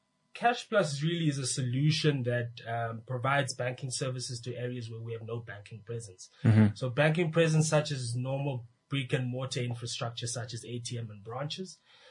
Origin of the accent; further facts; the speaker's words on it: Windhoek, Khomas, Namibia; for those that didn't hear it. Born and bred in Windhoek